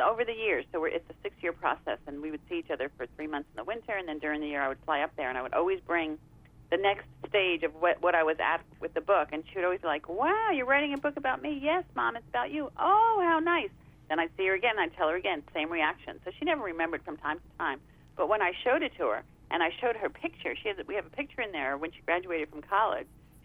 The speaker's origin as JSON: {"language": "English", "region": "New York", "country": "United States", "tie": "born or raised there", "said": "It's basically the story of my life growing up in New York and the path that I took up until when she was diagnosed"}